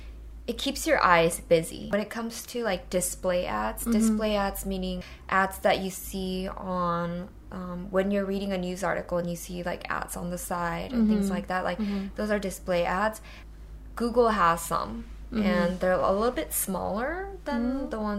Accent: California, United States; now in South Korea; since I grew up in Cali most

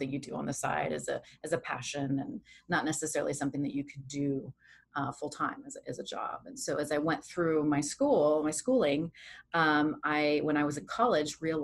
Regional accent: Los Angeles, California, United States; now in Washington, United States; So I was born and raised in Los Angeles. I'm not a native of Washington, but I've been in Washington now for almost 10 years now

